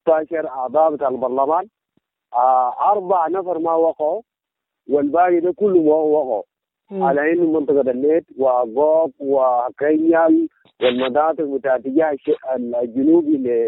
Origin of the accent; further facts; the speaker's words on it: South Sudan; من المفترض أن نحن كجنوبي نتلمى مع بعض